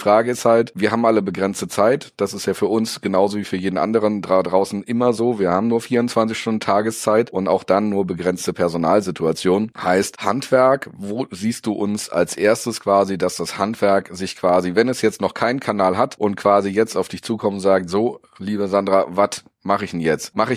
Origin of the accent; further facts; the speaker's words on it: North Rhine-Westphalia, Germany; ich komme aus dem Pott.